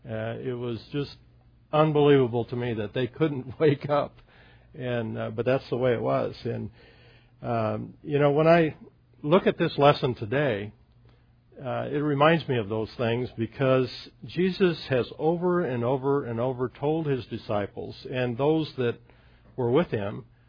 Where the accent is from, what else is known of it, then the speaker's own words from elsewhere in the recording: Portland, Oregon, United States; I grew up in Portland, Oregon. And Portland is a beautiful, Oregon is a beautiful area.